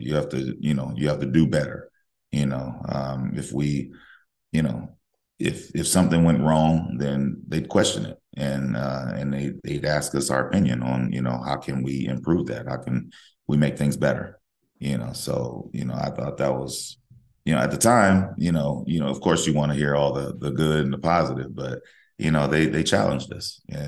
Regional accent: Compton, California, United States; I grew up in Compton, California, it was a wonderful experience for me.

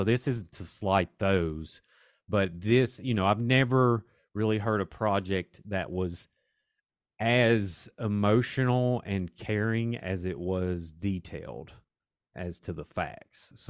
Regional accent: Welch, West Virginia, United States; also born or lived in Ashland, Kentucky; So I grew up, I was born in Ashland, Kentucky. And then after my parents got divorced, we moved to Welch, West Virginia in fifth grade. So I grew up there my whole life, and went to Mount View High School

